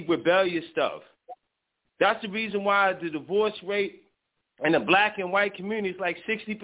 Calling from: Bronx, New York, United States; Yes, this is … I'm calling from the Bronx.

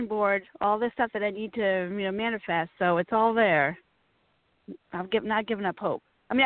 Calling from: Virginia, United States; Good. Virginia.

